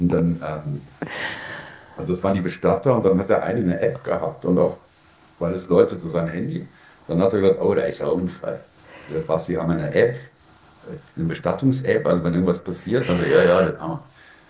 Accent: Germany; accent: German; now in Vienna, Austria; dass es langsam nur noch wirklich mein Akzent ist, der mich zum Deutschen werden lässt. Also ich bin in allem inzwischen so Wiener, und so Österreicher

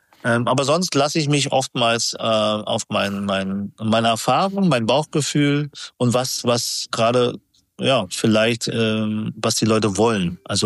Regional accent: Germany; Ich bin ja hier aufgewachsen als Vietnamese, chinesischer Herkunft mit Japanologie-Studium und japanischen Restaurant-Erfahrung.

